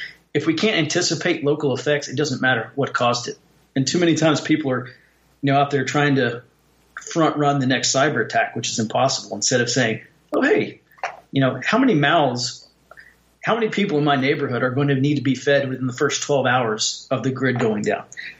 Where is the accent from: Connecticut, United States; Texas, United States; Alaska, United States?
Texas, United States; I say readout because I'm from the South, but you and the American readout and us in Texas, or we in Texas, are dealing with the same issue.